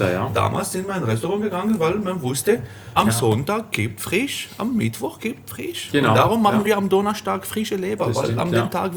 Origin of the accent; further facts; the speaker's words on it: Italy; German is a second language; Und Italien, meine Heimat.